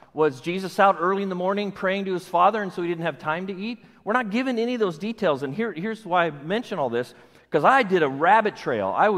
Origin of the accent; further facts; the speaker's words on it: California, United States; And I'm a Californian, I get it.